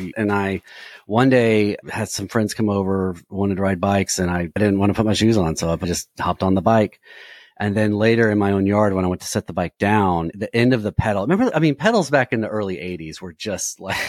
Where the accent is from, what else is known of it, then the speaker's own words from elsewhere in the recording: Houston, Texas, United States; moved away as an adult; also born or lived in Bowling Green, Kentucky; now in Nashville, United States; I was born in Bowling Green, Kentucky, which is a town about an hour north of here where I live in Nashville. And before I can even remember, my dad got a job in Houston, Texas. So we moved there, which is where I was raised